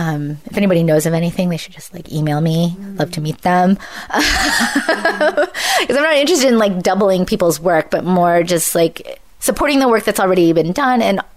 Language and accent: English; San Francisco, California, United States; also born or lived in Santa Cruz; So I grew up in San Francisco. You know, besides the time I lived in Santa Cruz, I've pretty much been here my whole life.